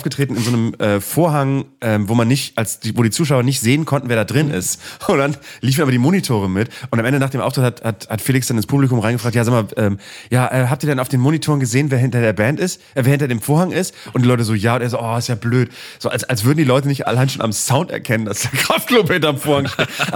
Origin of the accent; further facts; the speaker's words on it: Bremen, Germany; Ich finde das Schöne an meiner Heimat Bremen-Fegesack, dass da immer ab und zu mal so einmal im Monat so eine Polizeimeldung aufploppt